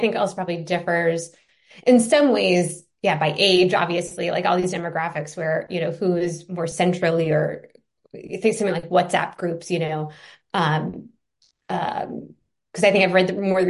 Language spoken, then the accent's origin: English; New York City area, United States; But yeah, as somebody growing up in the New York City area suburbs, over the course of college, I would be able to live at home over the summer and commute into the city to have those internships.